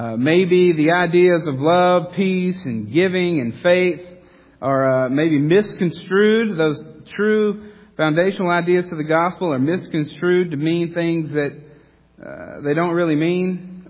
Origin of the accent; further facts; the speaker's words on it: Fort Valley, Georgia, United States; So I grew up in Fort Valley, Georgia, which is the next town over on 96, heading west.